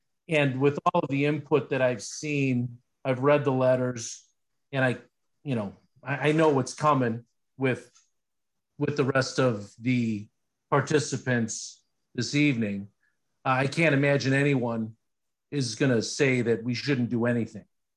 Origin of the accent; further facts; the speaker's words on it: Oak Park, Illinois, United States; Like, I grew up in Oak Park. You know, they shut down Austin in the 70s.